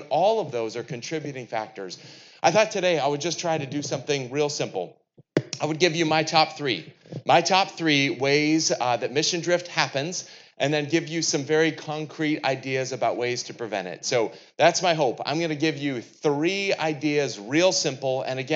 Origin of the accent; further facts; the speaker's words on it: New England, United States; I'm from New England, and we don't pronounce R's up there